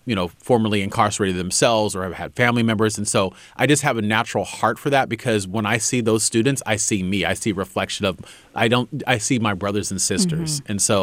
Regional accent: California, United States; also born or lived in Oakland; So my family, I was born in Oakland. My biological mother was in prison, and me and my brother immediately became wards of the court in the foster care, moved up to far northern California

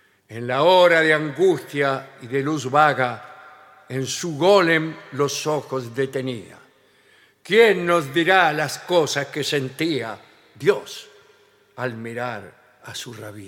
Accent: Argentina; Así somos los argentinos.

